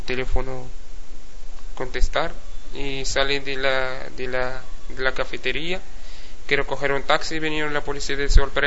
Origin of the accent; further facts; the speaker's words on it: Laayoune, Western Sahara; De Laayoune.